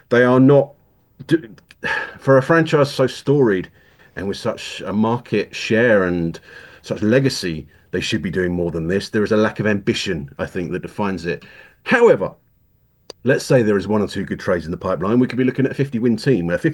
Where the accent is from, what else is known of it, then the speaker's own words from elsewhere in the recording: England, United Kingdom; If it wasn't for this accent, I'd have had a very different career. So thank you. I'm dining out on the novelty of being the Englishman.